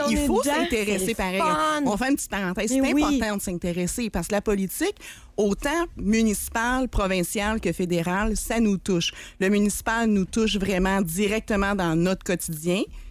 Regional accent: Salaberry-de-Valleyfield, Quebec, Canada; now in Quebec City, Canada; je viens de la Montérégie. J'ai passé. J'étais arrivée à Québec en 2020, en plein milieu de la pandémie. Donc, j'ai passé la majorité de ma vie en Montérégie. Une belle région, Salaberry de Valleyfield

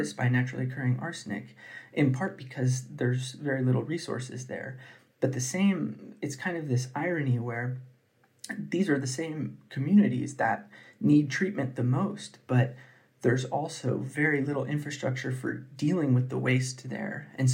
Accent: California, United States; in areas where I grew up in California, in the parts of the Central Valley of California

